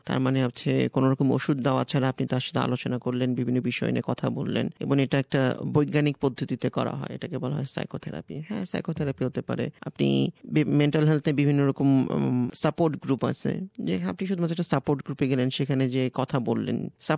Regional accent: Bangladesh; now in Australia; আমি একজন বাংলাদেশি, অস্ট্রেলিয়াতে কাজ করছি মানসিক স্বাস্থ্য নিয়ে, এবং আমার গবেষণার একটা অংশ হচ্ছে বাংলাদেশি এখানে যারা বসবাস করছেন তাদের মানসিক স্বাস্থ্য নিয়ে।

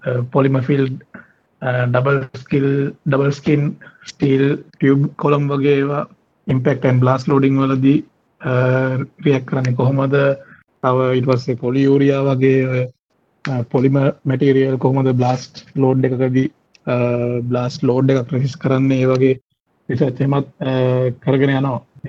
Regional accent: Kelaniya, Western Province, Sri Lanka; now in Australia; මගේ ගම කැලණියේ මම කැලණියෙන් මට ඉන්නවා සහෝදර සහෝදරියෝ 4 දෙනෙක් ඉන්නවා. මම තමයි තුන්වෙනියා. මම ස්කූලේ ගියේ කොළඹ අශෝක විද්‍යාලයේ එක වසරේ ඉඳන් 11 වසරනකම්

